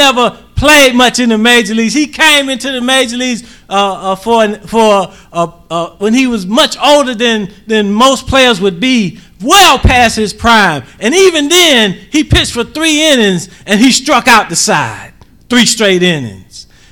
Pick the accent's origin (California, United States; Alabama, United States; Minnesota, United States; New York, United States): Alabama, United States; Mobile; See, I'm from Mobile, Alabama